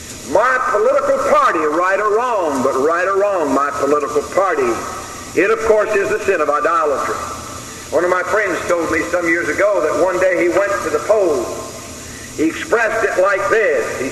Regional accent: the South, United States; Now, I'm from the South myself, so I can talk to those of you who are from the South.

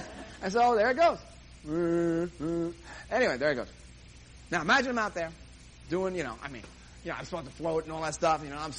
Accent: New York, United States; Now, being a New Yorker, I can handle anything.

